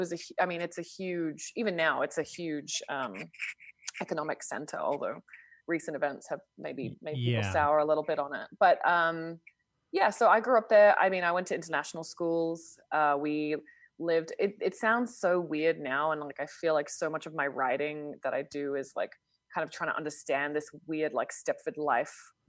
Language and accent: English; Australia; born there; I was born in Australia, but that's kind of I am Australian, but that being born actually on the soil of Australia was kind of a fluke move